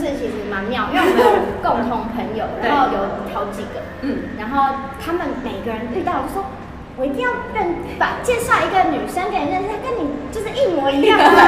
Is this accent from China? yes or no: no; California, United States; 我小时候是在南加州长大